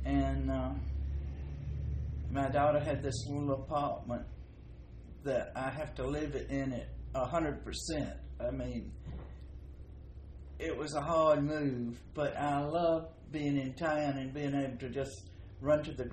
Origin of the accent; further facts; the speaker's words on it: Alabama, United States; accent: bastard accent; also born or lived in Virginia, United States / Florida, United States; I was born in Virginia, raised in Alabama, so I've got this bastard accent.